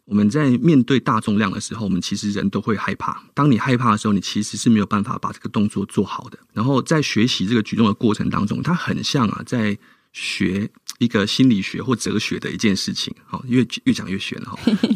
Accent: Tainan, Taiwan; 那我就决定了回到台南，好，回到我的故乡。

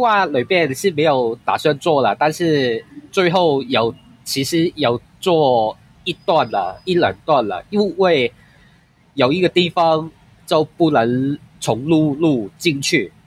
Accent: Hong Kong; 大家好，我是香港来的

